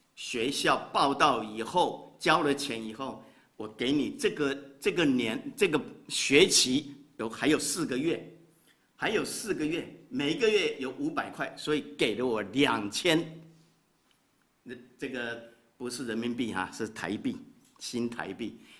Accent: Taiwan; 我是从台湾来的，啊，50多年前

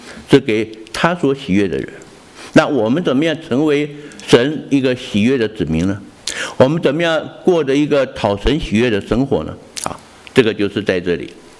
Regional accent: China; 所以我们中国人一见面都讲什么？你吃过饭没有？

